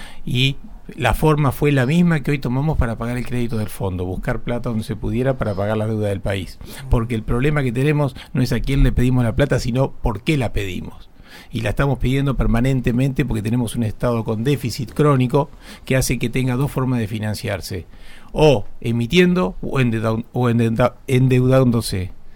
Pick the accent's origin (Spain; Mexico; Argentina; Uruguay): Argentina; Viedma, Río Negro; que nos conocimos en Viedma, de donde soy